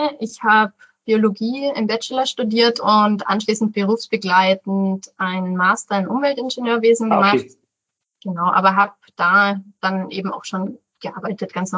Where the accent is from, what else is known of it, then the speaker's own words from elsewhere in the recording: Rosenheim, Bavaria, Germany; Ich bin in Rosenheim aufgewachsen.